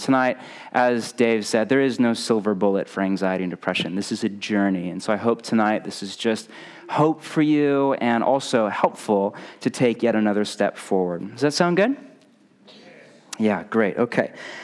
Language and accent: English; Portland, Oregon, United States; I'm from Portland, Oregon. Rain, cold.